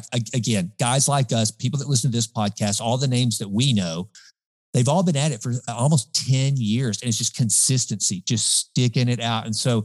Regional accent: Sulphur Springs, Texas, United States; You're probably going to start at the radio station in my hometown of Sulphur Springs, population 15,000

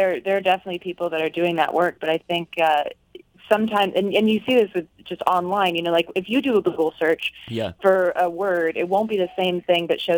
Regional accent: North Carolina, United States; I grew up in North Carolina

